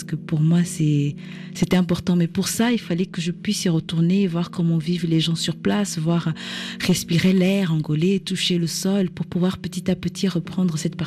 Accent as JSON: {"language": "French", "country": "Portugal", "accent": "Portuguese", "first_language": "Portuguese", "second_language": "French", "moved": "yes", "lives_now": "France", "said": "C'est vrai que quand je parle, maintenant, j'ai un accent plus vers le brésilien. Parce que quand je suis venue en France, bien sûr, j'avais le portugais plus du Portugal."}